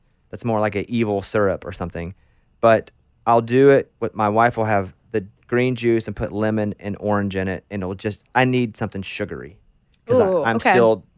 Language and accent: English; Arkansas, United States; I'm from Arkansas, you know?